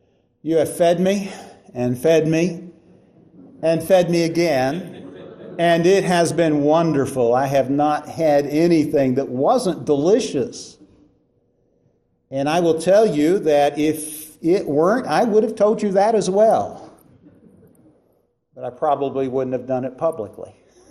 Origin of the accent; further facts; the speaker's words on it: Marietta, Ohio, United States; I come from Marietta, Ohio. That's on the Ohio River, 3 hours from here.